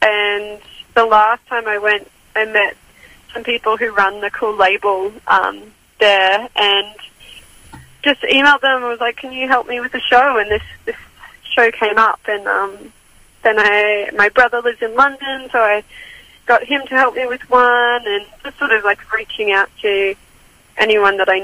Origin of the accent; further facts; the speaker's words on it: Brisbane, Queensland, Australia; now in Sydney, Australia; because I'm from Brisbane originally, and I feel like I've been very well accepted into the Sydney music industry and community.